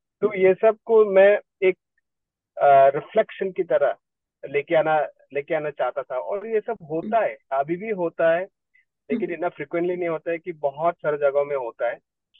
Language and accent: Hindi; Meghalaya, India; मैं Meghalaya report district के रहने वाले हूँ